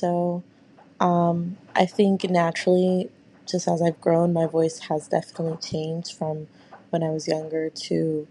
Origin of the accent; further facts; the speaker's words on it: Massachusetts, United States; It's less about being proud of my hometown or Massachusetts and more about just being proud that I am human and that I am still alive.